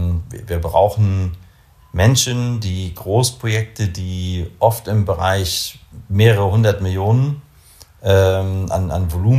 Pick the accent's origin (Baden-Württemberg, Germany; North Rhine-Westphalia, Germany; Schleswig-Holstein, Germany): Schleswig-Holstein, Germany; Kiel; now in Bremen, Germany